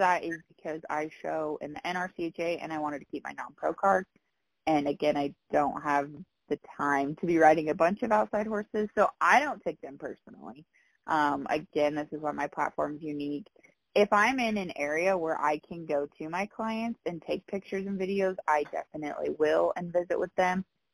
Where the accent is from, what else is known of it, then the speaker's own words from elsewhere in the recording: Wyoming, United States; I was born and raised in Southwest Wyoming, where horses are $1,500 horses.